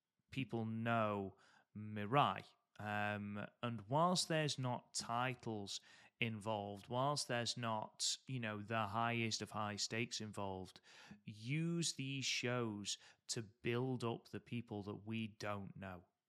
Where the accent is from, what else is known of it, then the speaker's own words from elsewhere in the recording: United Kingdom; I am British. We spend a lot of our time doing that.